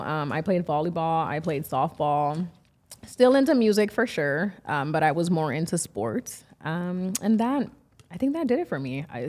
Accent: Reading, Pennsylvania, United States; born there; also born or lived in Puerto Rico / Wisconsin; I was actually born in Reading, Pennsylvania.

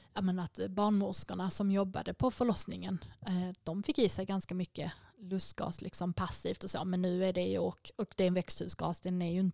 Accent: Skåne, Sweden; Men vi skåningar säger ju läppsyl till allt

